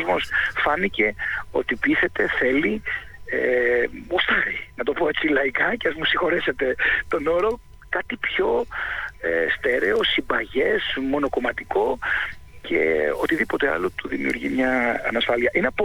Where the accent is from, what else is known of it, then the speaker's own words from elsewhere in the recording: Ionian Islands, Greece; Με πολύ ενθουσιασμό συμμετείχα σε αυτές τις εκλογές στην Κεφαλονία και στην Ιθάκη. Είναι η πατρίδα μου.